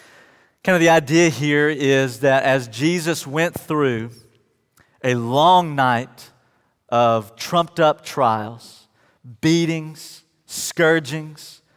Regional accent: West Virginia, United States; born there; My dad is from West Virginia. I was born in West Virginia. Really, all of my family is from West Virginia.

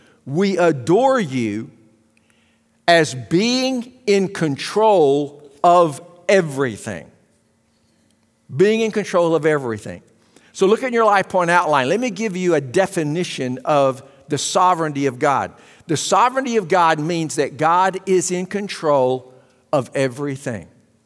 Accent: Arkansas, United States; born there; now in Texas, United States; So don't be mad at me because I was born in Arkansas. I didn't have anything to do with that.

